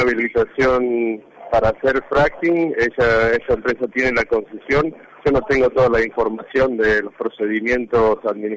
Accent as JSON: {"language": "Spanish", "region": "Mendoza", "country": "Argentina", "said": "Y a nosotros, como argentinos, como a Mendoza, no le queda una riqueza."}